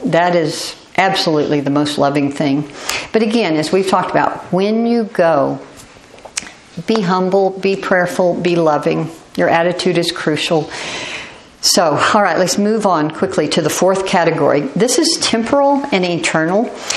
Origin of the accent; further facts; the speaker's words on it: Houston, Texas, United States; also born or lived in Southern California; When we lived in Southern California, I loved the mountains. I mean, I was born and raised in Houston.